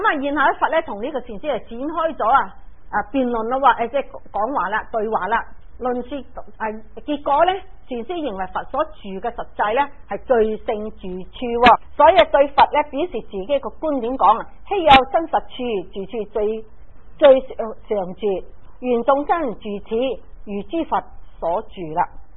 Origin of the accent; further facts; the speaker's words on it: China; 男人就好少买花供，就我哋中国人嚟讲吓，好少买花。